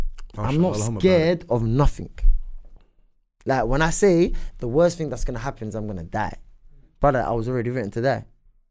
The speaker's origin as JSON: {"language": "English", "region": "England", "country": "United Kingdom", "said": "Me, I'm from England"}